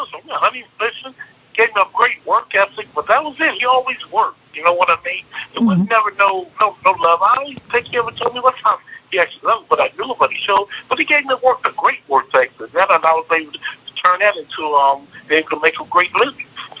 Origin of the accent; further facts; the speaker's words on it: Tuscaloosa, Alabama, United States; born there; Okay, I was born in Tuscaloosa, Alabama.